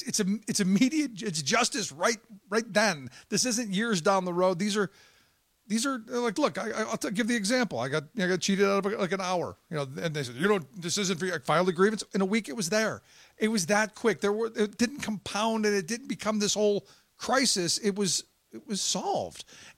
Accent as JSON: {"language": "English", "town": "Cleveland", "region": "Ohio", "country": "United States", "tie": "born or raised there", "said": "So some good news coming from my hometown of Cleveland, Ohio"}